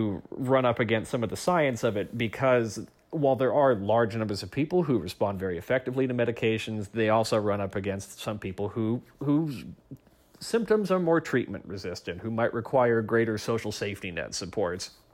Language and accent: English; Oregon, United States; I'm thinking about my home state, Oregon.